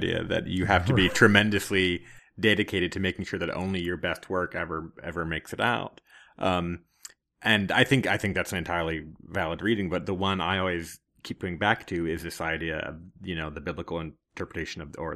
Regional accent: Punxsutawney, Pennsylvania, United States; I'm from Punxsutawney, Pennsylvania originally, which is, which is Groundhog Day.

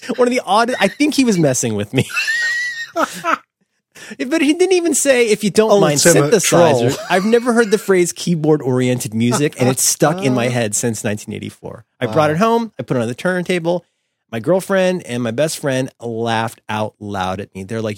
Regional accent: Florida, United States; growing up in Florida, not having a lot of dough and being mostly exposed to things like FM radio

